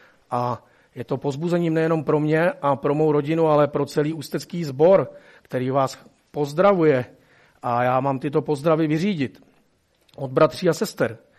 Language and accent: Czech; Ústí nad Labem, Ústí nad Labem Region, Czechia; pro ty, kteří mě neznáte, jsem z Ústí nad Labem